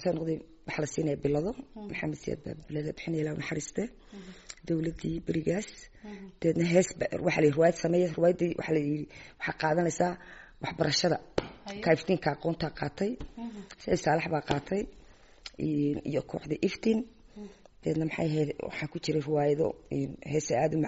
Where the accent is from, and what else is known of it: Djibouti; born or raised there; also born or lived in Hargeisa